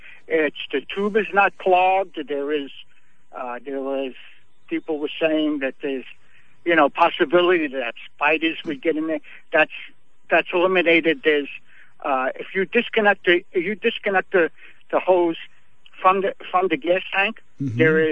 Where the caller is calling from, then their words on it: Lindenhurst, New York, United States; I'm calling from Lindenhurst.